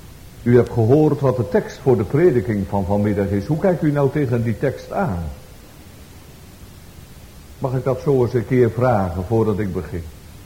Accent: Elburg, Gelderland, Netherlands; Zoals mijn moeder daar vroeger in Elburg zong. In dat souterrain van de woning aan de Vispoortstraat waar ik opgroeide.

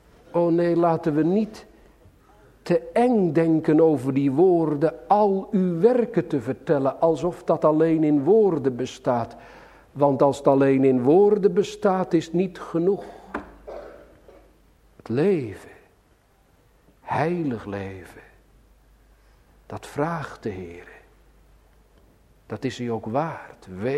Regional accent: Sliedrecht, South Holland, Netherlands; born there; Sliedrecht, mijn geboorteplaats

